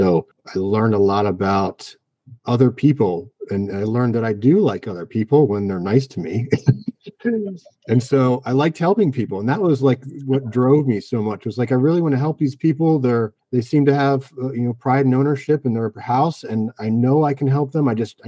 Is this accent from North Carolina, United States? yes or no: no; Pennsylvania, United States; born there; I was born in Pennsylvania in the early 80s. Grew up in a family of tradesmen.